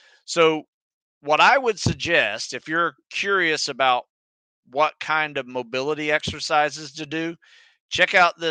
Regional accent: Florida, United States; I grew up in North Florida where there's this bunch of freshwater springs, crystal clear water, and just awesome.

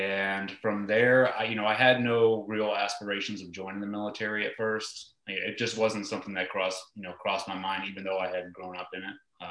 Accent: Paterson, New Jersey, United States; born there; also born or lived in Asia; So I was born in New Jersey, Patterson. My dad was in the Army, West Point grad. So growing up, I was a, you know, mod one Army brat, moved around every 2 years, mostly grew up in Asia, in military bases.

